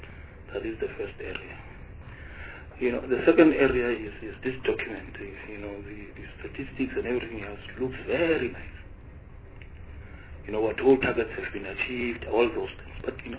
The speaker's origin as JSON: {"language": "English", "town": "Mamelodi", "region": "Gauteng", "country": "South Africa", "tie": "born or raised there", "said": "And I hail from Mamelodi."}